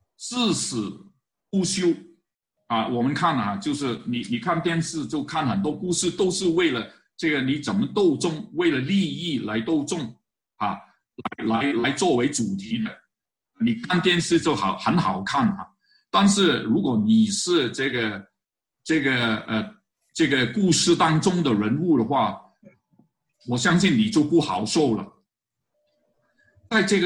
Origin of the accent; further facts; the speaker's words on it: China; 我们从中国来的弟兄姐妹